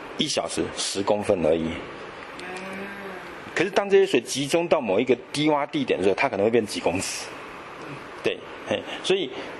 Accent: northern Taiwan, Taiwan; 我北部人，对对，然后房子也不多

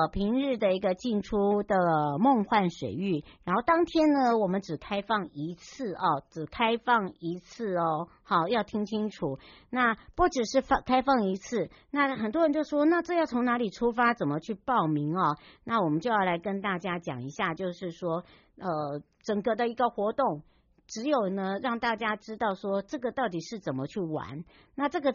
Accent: Taiwan; 回到我的故乡花东纵谷国家风景区管理处

